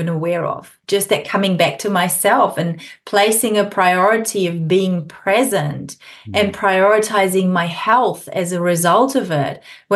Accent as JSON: {"language": "English", "country": "Germany", "lives_now": "New Zealand", "said": "I'm originally from Germany with a Polish last name. So there's German and Eastern European blood in me."}